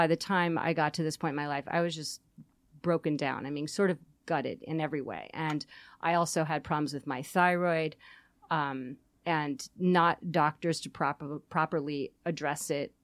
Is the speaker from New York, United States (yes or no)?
yes; Hamilton, New York, United States; Hamilton, New York.